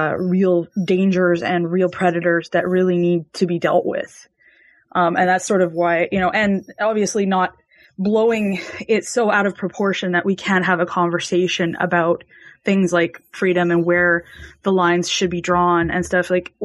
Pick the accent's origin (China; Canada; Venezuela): Canada; I wanted to make really clear too that I'm from Canada